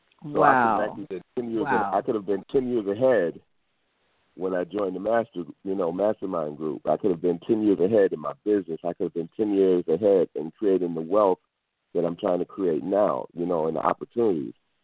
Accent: Buffalo, New York, United States; born or raised there

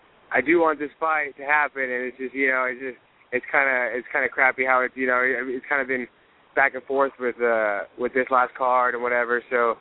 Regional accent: Yakima, Washington, United States; And I'm from Yakima, so I guess that doesn't like fall on the TV ratings or something.

